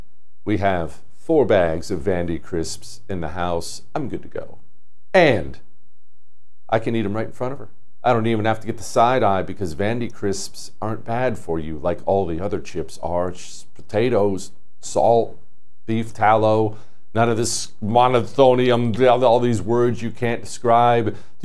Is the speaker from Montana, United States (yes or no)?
yes; Montana, United States; now in Texas, United States; here where I live in Texas. I'm sure you've heard about this nationwide freeze that's coming, which I grew up in Montana.